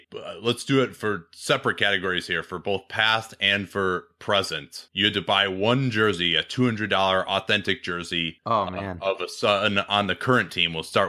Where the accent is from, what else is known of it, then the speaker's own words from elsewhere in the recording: Chicago, Illinois, United States; also born or lived in Arizona; now in Bay Area, United States; I grew up in Chicago in the 90s. I went to law school in Arizona from 2005 to 2007.